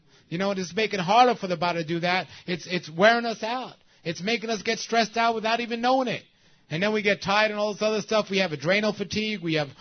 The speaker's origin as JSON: {"language": "English", "region": "New York", "country": "United States", "tie": "born or raised there", "said": "You know, I grew up in New York."}